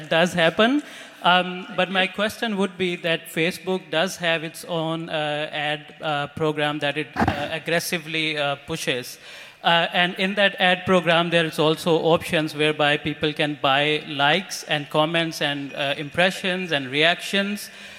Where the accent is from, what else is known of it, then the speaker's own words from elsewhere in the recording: Pakistan; I'm a Pakistani journalist